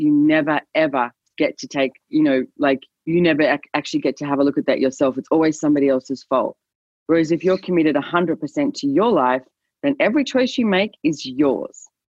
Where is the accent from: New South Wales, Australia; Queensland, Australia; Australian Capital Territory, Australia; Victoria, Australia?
New South Wales, Australia; Sydney; I was more frustrated, like, growing up in Sydney